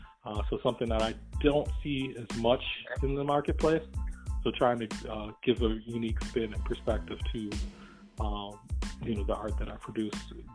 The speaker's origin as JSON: {"language": "English", "town": "Rochester", "region": "New York", "country": "United States", "tie": "born or raised there", "lives_now": "Syracuse, United States", "said": "I was born and raised there, and I actually just moved to the Syracuse, New York region just about 3 years ago. So far, growing up in Rochester"}